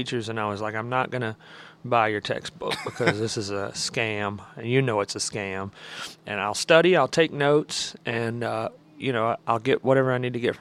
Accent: Alabama, United States; they were looking at me, and I was from Alabama

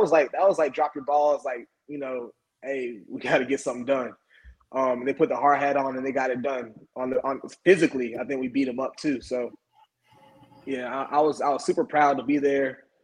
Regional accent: Georgia, United States; Hey, listen, I get heckled all the time being from Georgia, and I'm a Florida fan, so that doesn't really bother me no more.

